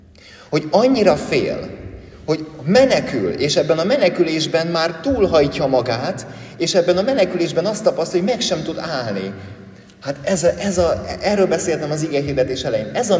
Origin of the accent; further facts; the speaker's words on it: Great Hungarian Plain, Hungary; bár én alföldi gyerek vagyok